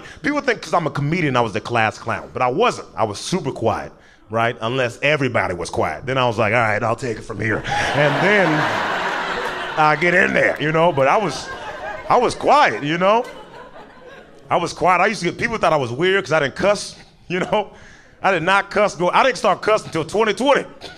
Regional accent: Portland, Oregon, United States; born there; moved away; I was born in Portland, Oregon. That's where I was born.

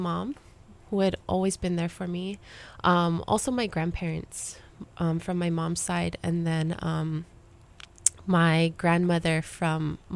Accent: Hawaii, United States; that experience of growing up on a small island in the country, you know, in a small, small town. I grew up mostly on Hawaiian homesteads.

